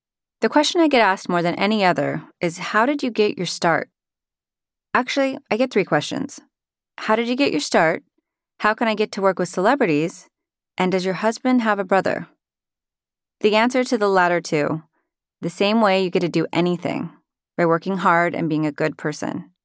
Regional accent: Utah, United States; also born or lived in Hawaii; I grew up in Hawaii and Utah, the middle sister of three girls. I was the rule-breaking, adopted daughter in a Mormon family

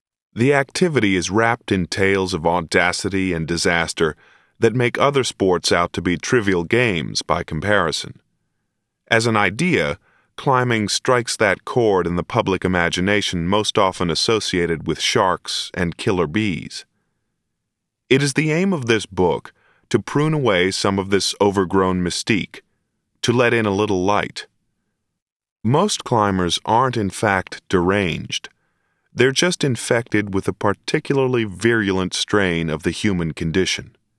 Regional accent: Corvallis, Oregon, United States; born or raised there

